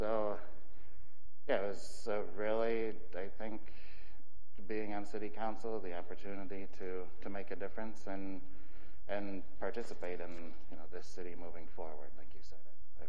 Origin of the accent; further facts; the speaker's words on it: Michigan, United States; We grew up in Michigan, needed to be near water